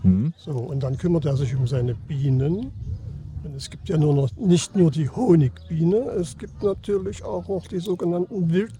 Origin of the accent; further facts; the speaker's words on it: Saxony, Germany; Ich komme aus dem Erzgebirge.